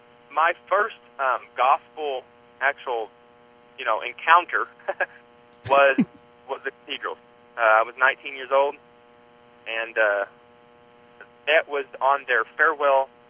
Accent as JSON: {"language": "English", "town": "Evansville", "region": "Indiana", "country": "United States", "said": "he would come back to Evansville, because we're both from Evansville"}